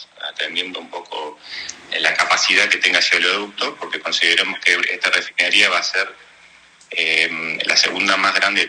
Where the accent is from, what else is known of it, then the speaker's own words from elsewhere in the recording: Córdoba, Argentina; yo soy argentino, de Córdoba